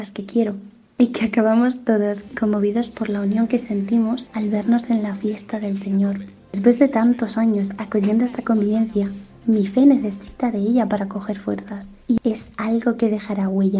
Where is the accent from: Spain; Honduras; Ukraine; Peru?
Spain; Alcázar; soy de Alcázar y tengo 27 años.